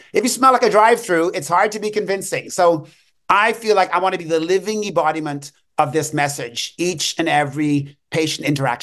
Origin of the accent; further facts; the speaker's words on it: England, United Kingdom; So it was the same silver spoon she used to beat us with, okay, growing up in England.